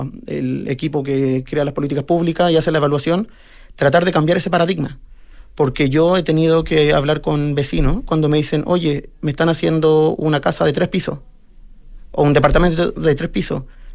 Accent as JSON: {"language": "Spanish", "town": "San Joaquín", "region": "Santiago Metropolitan", "country": "Chile", "tie": "born or raised there", "said": "yo crecí en San Joaquín, departamental con Santa Rosa, un barrio típico, con casas de 200 metros cuadrados"}